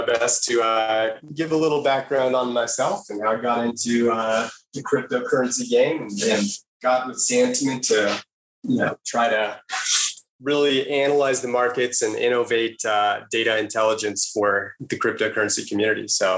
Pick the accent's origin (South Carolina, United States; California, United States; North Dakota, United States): California, United States; Los Angeles; Yeah, I'm from Los Angeles, California, here in the US.